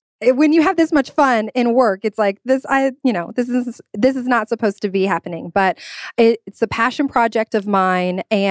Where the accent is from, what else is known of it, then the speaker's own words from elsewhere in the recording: Douglasville, Georgia, United States; this hits close to home for me, a Latina, Puerto Rican. Yes. But I grew up in Douglasville, Georgia.